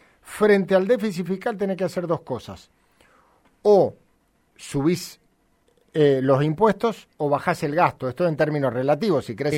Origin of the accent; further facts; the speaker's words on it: Argentina; Como argentino, yo lo que estoy viviendo en Argentina